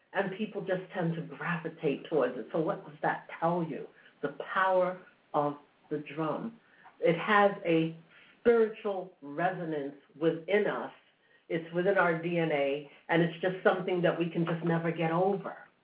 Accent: New York City, New York, United States; I grew up in New York City, and years ago, and I'm going back now over 40 years ago, all right, with this brief story.

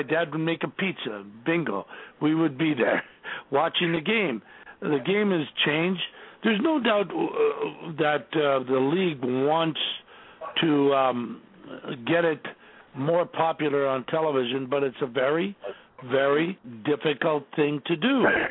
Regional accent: Canada; Well, growing up in Canada, I mean, it was, yeah, that was it.

